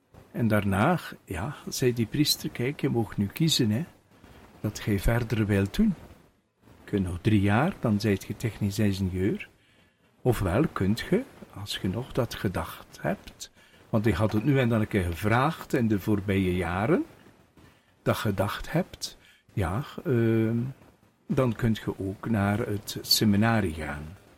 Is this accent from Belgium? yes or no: yes; Koekelare, West Flanders, Belgium; Wel, ik kom eigenlijk hier uit de streek rond Kortemark. Ik ben geboren in Koekelare. En daar altijd naar school gelopen, de lagere school. En daarna ben ik naar de technische school in Oostende gegaan.